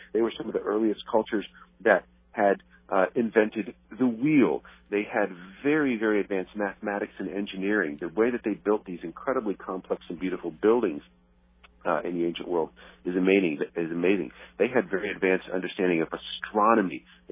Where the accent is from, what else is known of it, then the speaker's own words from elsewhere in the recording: East Coast, United States; now in Los Angeles, United States; I mean, I'm an East Coaster. My wife and I came from the East Coast out here 16 years ago, and we moved literally right next door to Hollywood.